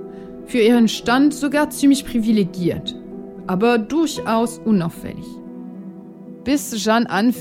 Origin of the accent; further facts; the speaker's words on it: France; now in Germany; ihr habt es wahrscheinlich schon längst geahnt, ich komme selbst aus Frankreich.